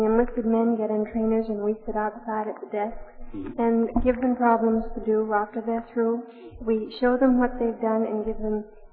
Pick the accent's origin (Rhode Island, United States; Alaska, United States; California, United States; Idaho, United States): Rhode Island, United States; He comes from Atlanta, Georgia, and I come from Rhode Island, but that makes it fine.